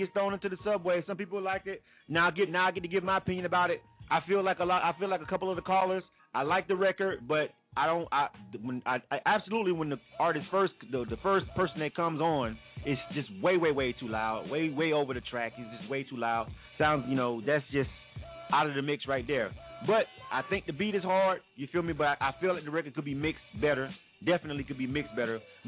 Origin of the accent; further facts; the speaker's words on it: California, United States; You know, I'm from the Bay, but my family them.